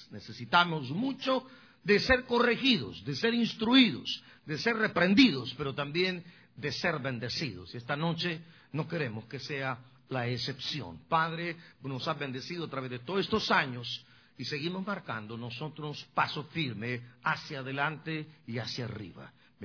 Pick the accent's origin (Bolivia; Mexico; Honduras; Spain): Mexico; now in United States; hasta los que vivimos aquí que decimos que somos US, somos mexicanos.